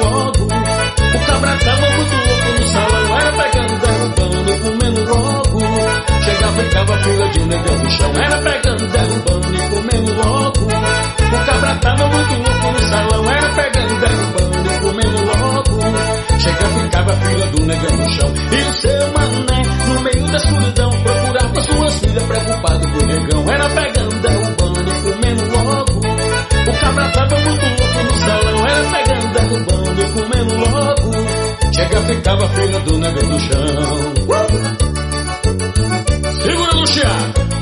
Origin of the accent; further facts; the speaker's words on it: São Francisco, Brazil; E a gente agradece aqui a galera de São Francisco, minha cidade natal.